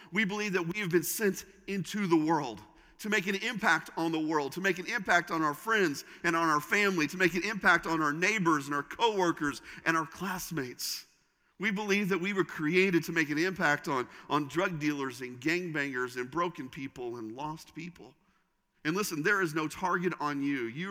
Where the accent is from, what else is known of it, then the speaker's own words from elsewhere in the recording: Indiana, United States; I grew up in Indiana. It's in my blood.